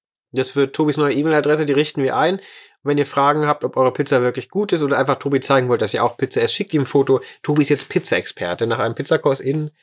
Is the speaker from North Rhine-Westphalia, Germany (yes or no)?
no; Braunschweig, Lower Saxony, Germany; Ich komme aus Braunschweig oder aus der Nähe von Braunschweig.